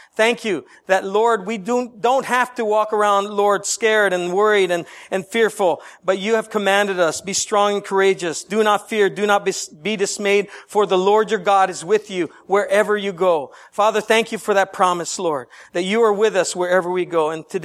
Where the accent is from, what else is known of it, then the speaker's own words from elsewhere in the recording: Nashville, Tennessee, United States; now in Spring Hill, United States; I'm from Nashville, so with y'all. And my family and I live about 45 minutes south of Nashville in a town called Spring Hill. And we've been there about 2.5 years.